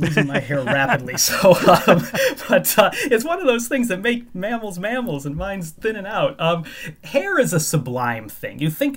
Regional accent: Chicago, Illinois, United States; You know, I grew up in the Chicago area.

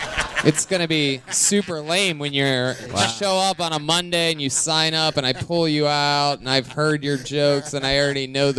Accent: Philadelphia, Pennsylvania, United States; I'm from Philadelphia, Pennsylvania.

